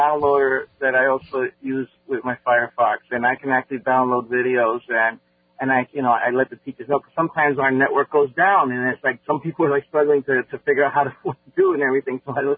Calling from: The Bronx, New York, United States; The Bronx.

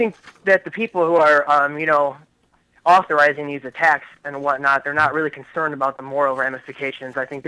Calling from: Michigan, United States; I'm calling from Michigan.

